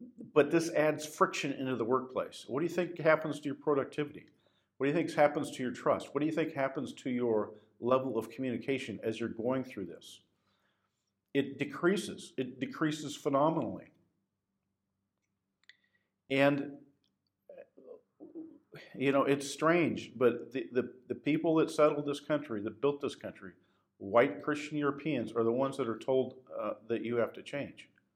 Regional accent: Washington, United States; What are they going to do with my home state, Washington State, named after George Washington?

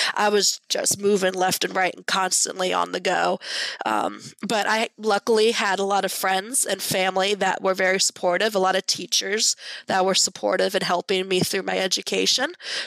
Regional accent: Pennsylvania, United States; now in Virginia, United States; we moved from Pennsylvania. I live in Virginia now

